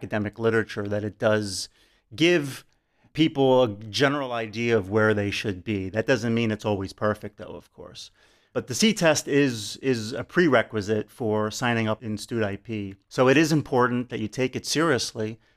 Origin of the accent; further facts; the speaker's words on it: United States; I'm from the United States.